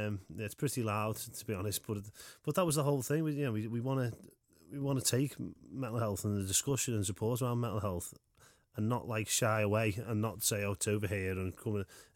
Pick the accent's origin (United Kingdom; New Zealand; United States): United Kingdom; Liscard, North West England; You know, Liscard, I grew up in Liscard